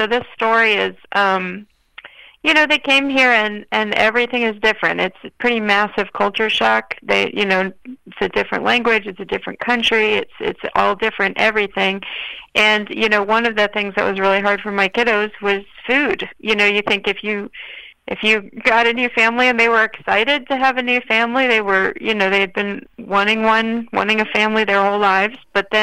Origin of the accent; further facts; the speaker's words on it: Columbus, Ohio, United States; also born or lived in New York; Well, I am in Columbus, Ohio. And I was born in Columbus, Ohio. I grew up here, and then left for a while, lived in New York for a while, and then came back here